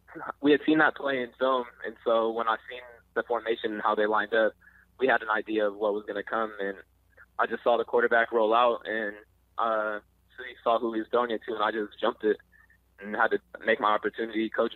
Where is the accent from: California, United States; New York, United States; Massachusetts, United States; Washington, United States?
Washington, United States; Shoreline; I'm originally from Shoreline, Washington. And then my sophomore year, I moved to Marysville-Kilchuck.